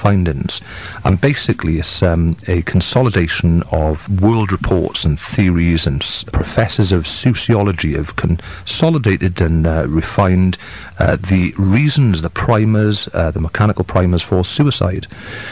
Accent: Rudry, Wales, United Kingdom; I'm from Rudry, South Wales.

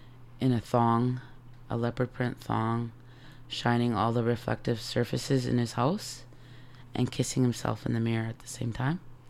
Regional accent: Winnipeg, Manitoba, Canada; Well, I'm born and raised in Winnipeg, the North End, and core area.

